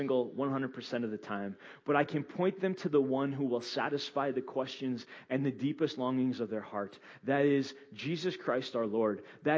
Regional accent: Minnesota, United States; I was in Florida, but I'm from Minnesota.

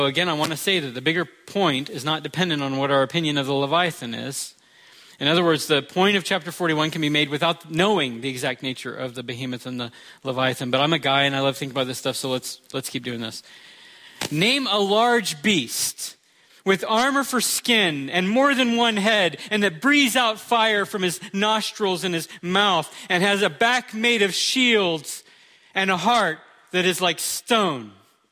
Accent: Florida, United States; I'm from Florida. There's alligators there.

